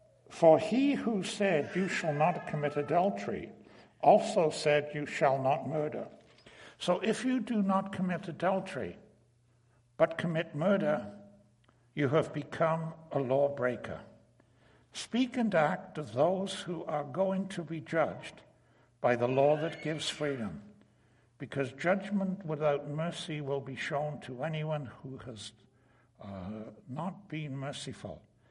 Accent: Wales, United Kingdom; where I grew up in Wales, we had a peculiar expression. We always used the phrase our mam and our dad.

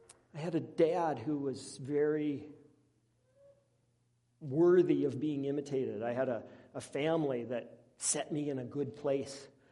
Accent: Red Deer, Alberta, Canada; I grew up just outside of Red Deer in a context that feels very familiar to rural Alberta, to Westlock. I grew up in a small church that feels a lot like this congregation

